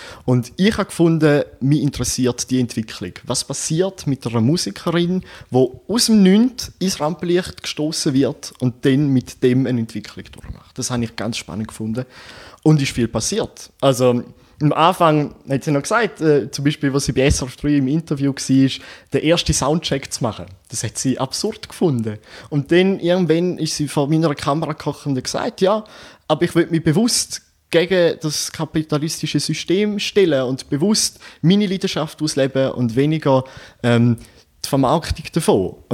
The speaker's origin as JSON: {"language": "German", "region": "Eastern Switzerland", "country": "Switzerland", "said": "Sie hat Bandix Ost gewonnen, das ist so ein, bei uns in der Ostschweiz, weißt du?"}